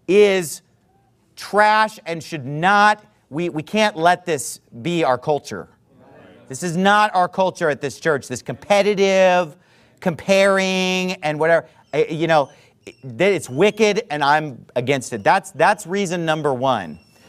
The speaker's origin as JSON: {"language": "English", "country": "United States", "said": "Because I'm a white American, and when I go to Africa, I'm an instant rock star for two reasons."}